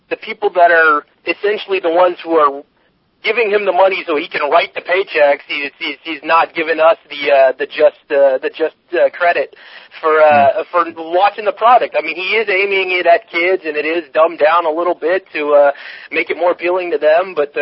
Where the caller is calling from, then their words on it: California, United States; calling from California.